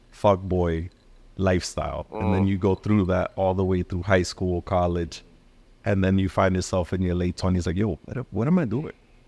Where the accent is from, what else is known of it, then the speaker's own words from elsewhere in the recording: New York, United States; especially growing up in New York, like, who hasn't had that type of relationship with their boys?